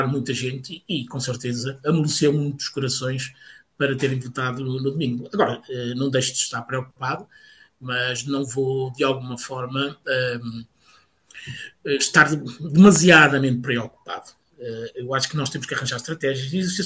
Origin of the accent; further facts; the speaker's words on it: Portugal; enquanto português, enquanto cigano